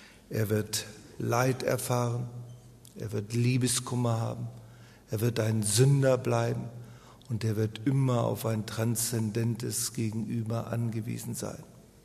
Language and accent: German; Germany; Ich möchte mich als Deutscher nicht über die Schweiz auslassen, aber in meinem Land ist es so